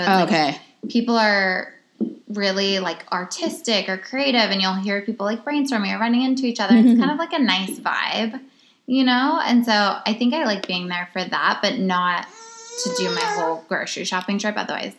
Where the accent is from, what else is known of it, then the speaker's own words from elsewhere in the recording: United Kingdom; accent: British; wouldn't have been able to get me, quote unquote, if I still had a British accent. But no, I wish I had my accent still.